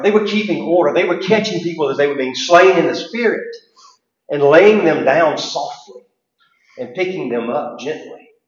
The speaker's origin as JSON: {"language": "English", "country": "United States", "said": "We're going to a communist country. We're American, obviously."}